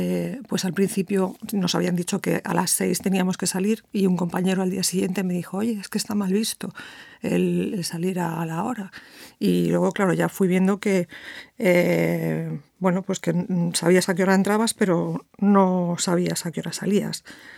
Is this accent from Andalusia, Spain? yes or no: no; Madrid, Community of Madrid, Spain; born there; Yo estaba en Madrid. Yo nací en Madrid y entonces bueno, pues estaba allí.